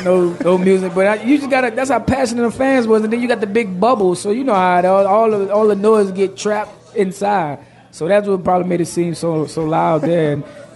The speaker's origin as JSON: {"language": "English", "town": "Orangeburg", "region": "South Carolina", "country": "United States", "tie": "born or raised there", "said": "right there in my hometown, South Carolina, Orangeburg, South Carolina."}